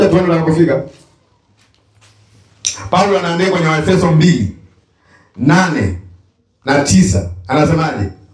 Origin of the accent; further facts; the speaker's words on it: Tanzania; Mimi ni Mtanzania kwa kuzaliwa. Mimi ni raia wa mbinguni pia kwa kuzaliwa.